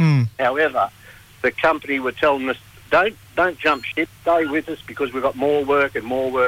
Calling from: Manunda, Queensland, Australia

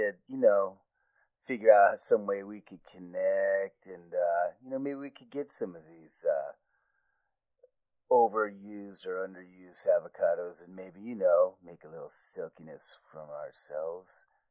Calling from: Tuscany, New York, United States; from Tuscany, New York.

